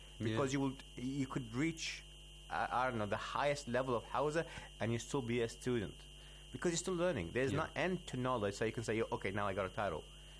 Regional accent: Australia; I'm from Australia.

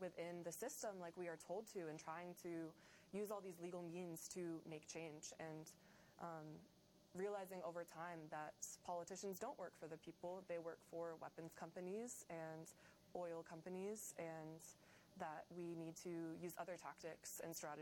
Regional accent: United States; Well, I grew up in the United States, but my family is Irish-American.

